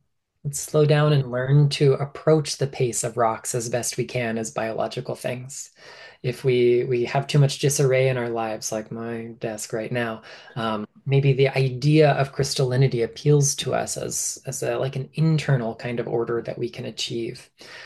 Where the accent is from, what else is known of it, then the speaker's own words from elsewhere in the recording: Florida, United States; because I'm from Florida, and in my entire home county, not just my hometown, but established whole county, is the highest point is like 32 feet above sea level.